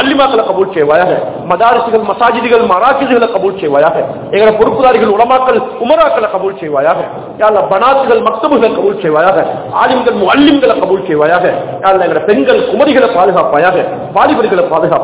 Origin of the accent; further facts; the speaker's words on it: Sri Lanka; நான் ஒரு ஸ்ரீலங்கன், நான் ஒரு லாங்கி, நான் ஒரு இலங்கைவாதி, இந்த இந்த நாட்டு இந்த மண்ணினுடைய பிரஜை